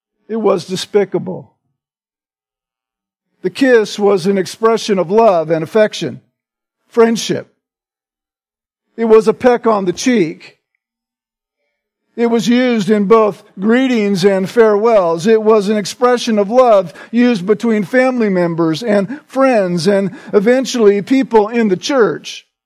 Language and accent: English; United States; And as an American, right, who was new to that game